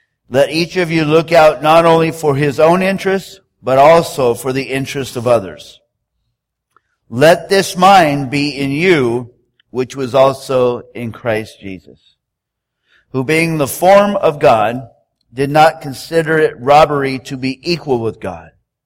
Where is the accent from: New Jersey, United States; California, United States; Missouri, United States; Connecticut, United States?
California, United States; San Diego; Because I'm from San Diego. I'm a Charger fan.